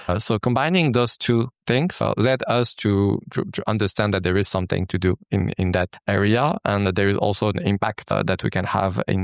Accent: Casablanca, Casablanca-Settat, Morocco; now in Paris, France; So personally, I'm a Moroccan and French entrepreneur. I grew up in Morocco, in Casablanca. I came to France in 2009.

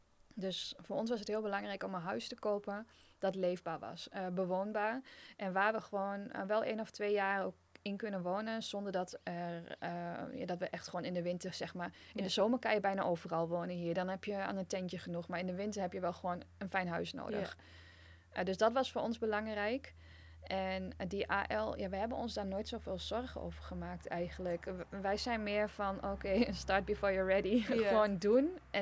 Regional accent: Enschede, Overijssel, Netherlands; now in Tomar, Portugal; En ja, ik kom uit de buurt van Enschede, voor mij was het ook klein.

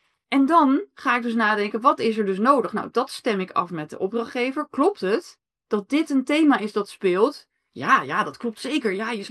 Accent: Rotterdam, South Holland, Netherlands; ik kom uit Rotterdam.

